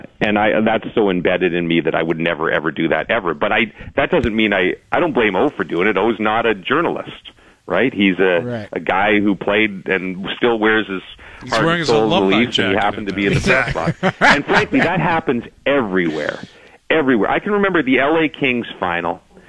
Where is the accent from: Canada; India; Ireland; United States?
Canada; Ottawa, Ontario; My parents were big Sens fans, and I'm from Ottawa, but I don't care.